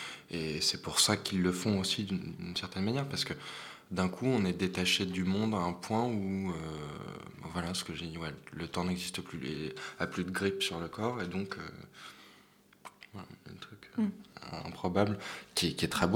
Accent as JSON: {"language": "French", "country": "France", "said": "Après, moi, en tant que Français, là-bas, tout, c'est..."}